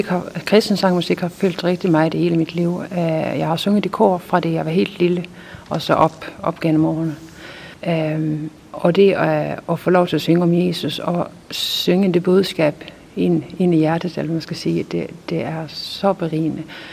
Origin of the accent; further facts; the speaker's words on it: Sweden; Ja, jeg er også svensker. … Bor lige nu i Göteborg